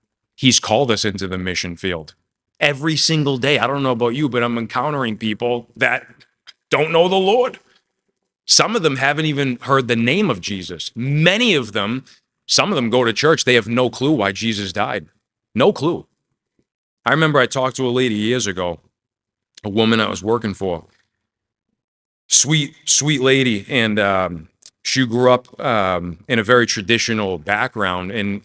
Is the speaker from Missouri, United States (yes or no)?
no; Peabody, Massachusetts, United States; I grew up in Peabody, Massachusetts. It was known as the melting pot of the North Shore.